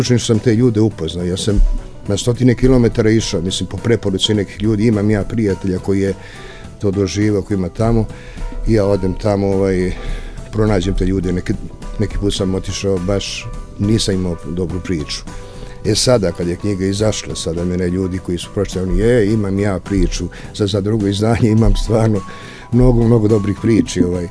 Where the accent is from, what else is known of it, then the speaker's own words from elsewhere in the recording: Serbia; Pa evo, mislim, mi smo kao Srbi u Evropi nazvani kralj ubicama